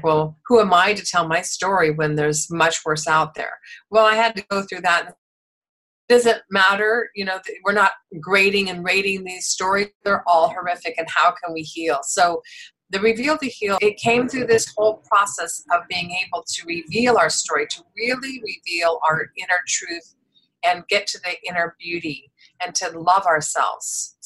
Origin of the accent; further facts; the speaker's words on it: Des Moines, Iowa, United States; because I grew up in Des Moines, Iowa. I grew up in the most beautiful, loving, safe communities.